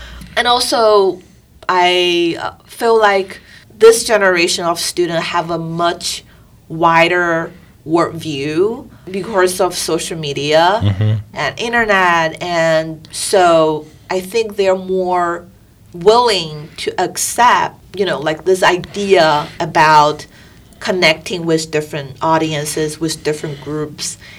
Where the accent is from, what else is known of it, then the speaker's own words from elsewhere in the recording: Nanjing, Jiangsu, China; moved away; some days I spent most of my time with in my hometown to primarily visiting my grandpa